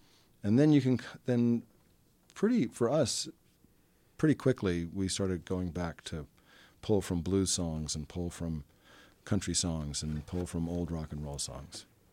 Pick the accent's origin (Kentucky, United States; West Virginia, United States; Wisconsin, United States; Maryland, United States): Maryland, United States; Baltimore; which were, you know, about when I grew up in Baltimore and stuff like that.